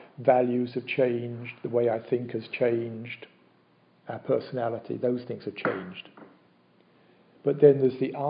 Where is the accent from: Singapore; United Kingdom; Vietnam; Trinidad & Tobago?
United Kingdom; now in United States; I could say I'm British, but I'm also American now as well, so that's changed.